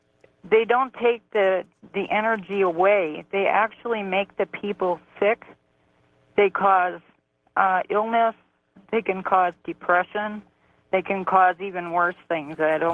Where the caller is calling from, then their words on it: Waterford, California, United States; I'm calling from Waterford, California.